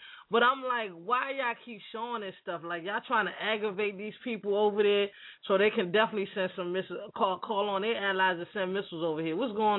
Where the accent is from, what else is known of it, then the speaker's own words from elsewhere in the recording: Nigeria; I have nothing against foreigners, and I'm Nigerian myself, and I love French.